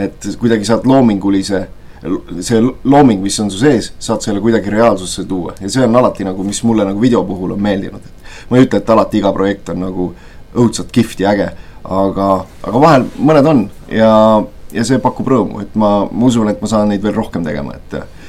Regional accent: Paide, Järva County, Estonia; also born or lived in Türi; Ma olen põline paidelane, uhkusega võin öelda. sündinud siin, kasvanud siin, esimesed mõned aastad küll Türil

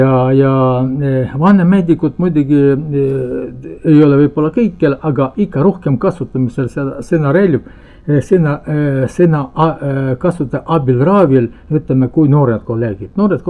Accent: Shepetivka, Khmelnytskyi Oblast, Ukraine; Estonian is a second language; now in Estonia; Ja Ukrainast pärit olen, see on Kiivi, Lvovi vahel, üks on Hmelnitski oblast. Hmelnitski oblast ja Šepetovka-Linn.

